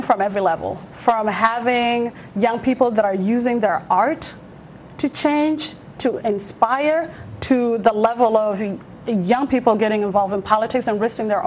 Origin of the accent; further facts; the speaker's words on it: South Dakota, United States; also born or lived in Ethiopia; I was born in Ethiopia, and I grew up in South Dakota. So for me to even be a proud South Sudanese